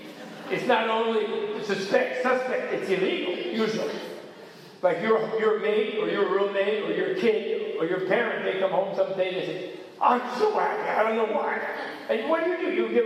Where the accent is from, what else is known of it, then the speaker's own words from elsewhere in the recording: United States; Not me. I'm American.